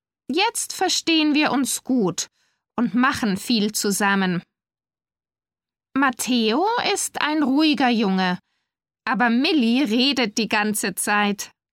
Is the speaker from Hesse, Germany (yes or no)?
no; Hanover, Lower Saxony, Germany; born there; Ich wurde 2002 in Hannover geboren, als erstes Kind meiner Eltern.